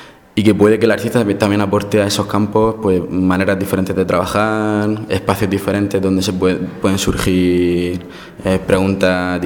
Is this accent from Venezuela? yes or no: no; Region of Murcia, Spain; yo soy de la Huerta de Murcia y hay una serie de actividades que se hacían de forma comunitaria que han desaparecido